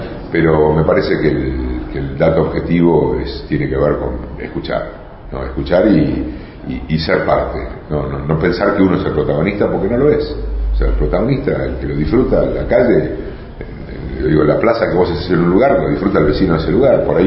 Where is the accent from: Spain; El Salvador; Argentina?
Argentina; Mar del Plata, Buenos Aires Province; born there; como bonaerense, yo nací en Mar del Plata y vivo en Bulón, como bonaerense y amando esta provincia